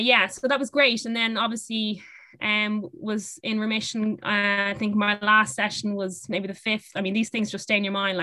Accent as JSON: {"language": "English", "country": "Ireland", "moved": "as an adult", "lives_now": "France", "said": "And you know, while physically we put up a good fight as Irish players, we just don't have the same level of technical ability, and they're just way ahead over in France."}